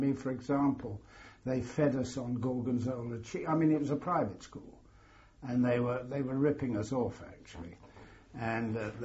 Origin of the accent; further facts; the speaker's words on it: Tulse Hill, London, United Kingdom; born there; Yes, I was born in Brixton, actually Tulse Hill, in London, on 12th of July 1921.